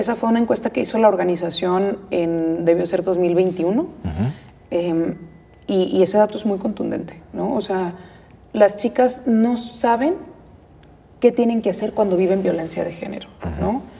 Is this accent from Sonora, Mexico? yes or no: no; Tala, Jalisco, Mexico; Sí, yo nací, crecí, o sea, estudié en el kinder en Teochitlán